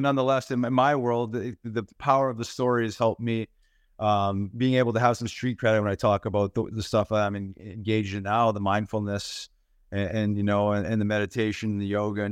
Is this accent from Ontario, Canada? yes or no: no; Winnipeg, Manitoba, Canada; I'm from Winnipeg, one of the largest hemp food companies on the planet, Manitoba Harvest.